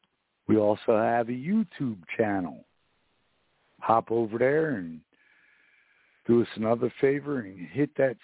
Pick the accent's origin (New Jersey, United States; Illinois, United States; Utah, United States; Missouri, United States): New Jersey, United States; my friends from my hometown of New Jersey